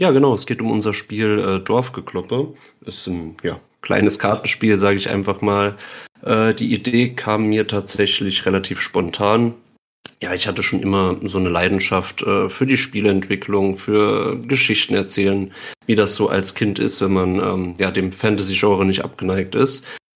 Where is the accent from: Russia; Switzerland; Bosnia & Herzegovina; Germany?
Germany; Southwest Germany; Genau, ich komme aus Südwestdeutschland, ja.